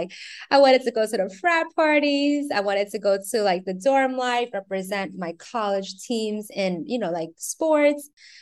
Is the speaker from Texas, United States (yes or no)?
no; New York, United States; since I grew up in the Lower East Side and it was so chaotic